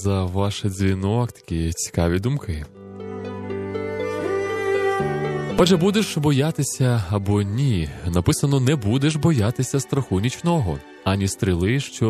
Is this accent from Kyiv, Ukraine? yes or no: yes; Kyiv, Ukraine; навколо мого рідного міста, любого мого Києва